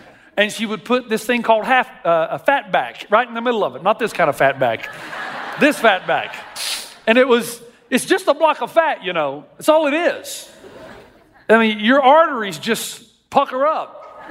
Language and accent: English; Tennessee, United States; I grew up in Tennessee.